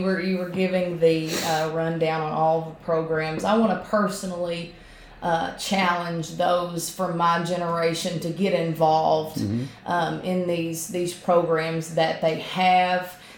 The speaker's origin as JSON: {"language": "English", "country": "United States", "said": "It should be one of the highest held holidays, in my opinion, as an American."}